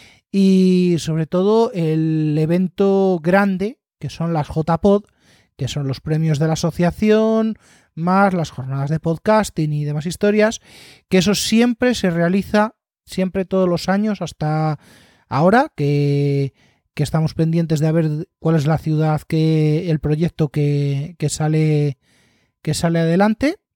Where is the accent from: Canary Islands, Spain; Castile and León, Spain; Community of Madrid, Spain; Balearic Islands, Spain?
Community of Madrid, Spain; Madrid; somos tres de Madrid